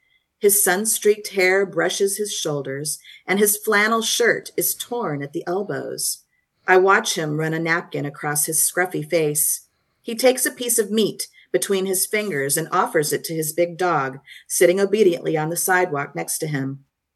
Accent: Atlanta, Georgia, United States; A lot of my stuff is Southern because I'm from Atlanta

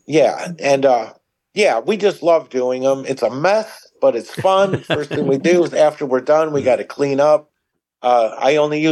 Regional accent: Maryville, United States; I grew up in Maryville. We grew up on 10 acres, and my father built a 5,000 square foot building there because he liked playing with his cars, working on cars.

